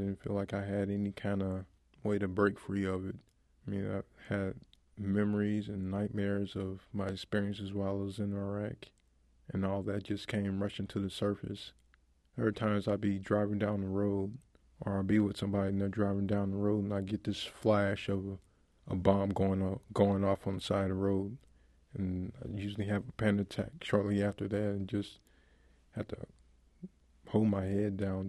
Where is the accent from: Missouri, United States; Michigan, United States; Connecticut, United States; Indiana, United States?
Missouri, United States; St. Louis; I'm from St. Louis, Missouri, and I'm an Army veteran.